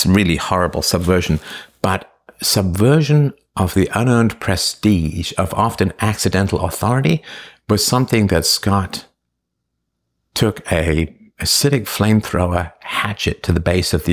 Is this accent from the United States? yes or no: no; England, United Kingdom; when I was a kid growing up in England